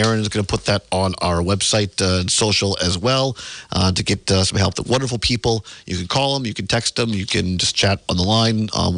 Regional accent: Richland Center, Wisconsin, United States; growing up in Western Wisconsin in the 80s, soccer was not a big deal.

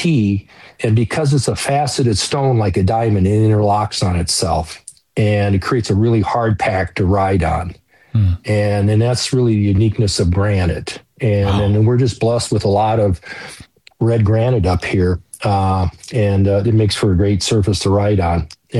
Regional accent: Iowa, United States; I grew up in Iowa. And down there, they call it white rock or limestone

